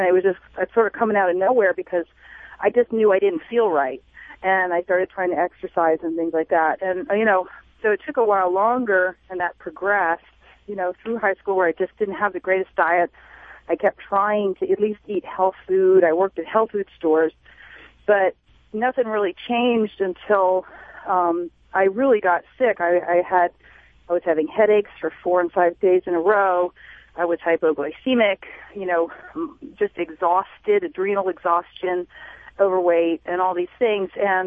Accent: Richmond, Virginia, United States; now in Sedona, United States; I grew up in Richmond, Virginia, and then I was traveling a lot in California and Hawaii and Oregon and Arizona, for about 7 years before I settled here in Sedona.

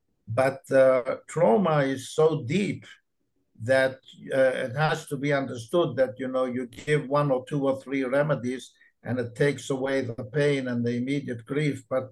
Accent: Israel; Nevertheless, I am from Israel, and I had a seminar there last month.

